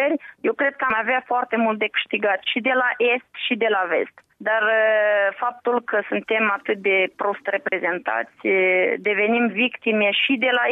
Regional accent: Moldova; Există o populație a Republicii Moldova, basarabeni, care suntem români

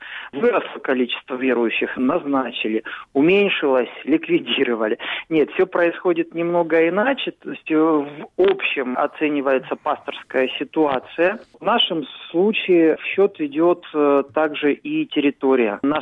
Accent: Russia; Я родился в России, вырос, вот служу в церкви в России.

